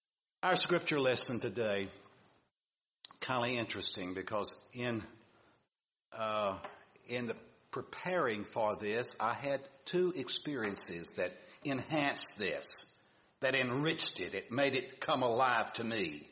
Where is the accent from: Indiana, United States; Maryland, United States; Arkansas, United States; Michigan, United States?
Arkansas, United States; Arkadelphia; born there; I was born in 1938 in Arkadelphia, Arkansas. Any ever heard of Arkadelphia, Arkansas?